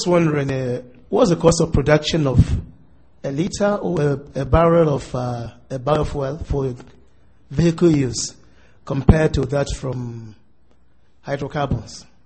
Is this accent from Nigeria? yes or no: yes; Nigeria; from Nigeria.